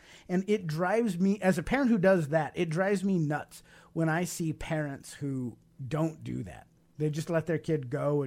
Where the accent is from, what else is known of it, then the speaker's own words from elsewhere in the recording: Russia; moved away as an adult; When we came from Russia, Jason was about 2 years old.